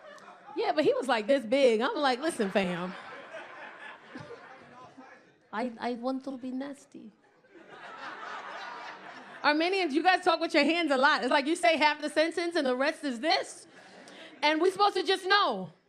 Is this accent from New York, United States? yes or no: yes; New York City, New York, United States; You know, I'm from the hood, I'm in the South Bronx, you know?